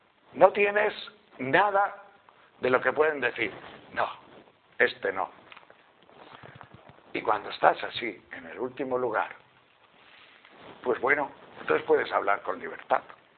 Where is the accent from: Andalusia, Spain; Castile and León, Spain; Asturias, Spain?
Castile and León, Spain; Tejerina; Si la Iglesia no está nada más que para, como dicen en Tejerina, mi pueblo, jorugar.